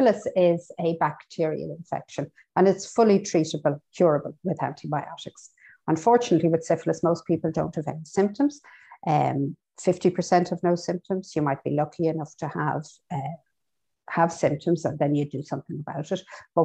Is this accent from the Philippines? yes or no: no; Ireland; We're not great as Irish people talking about sex.